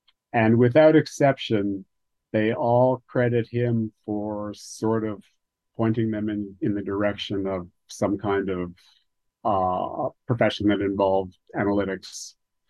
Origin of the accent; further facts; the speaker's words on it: Montreal, Quebec, Canada; I was born and raised in Montreal, in a section of town called Côte-Saint-Luc, which was a young, sort of newly formed suburb. It used to be farmland, but there was this new tract of houses that young families moved into.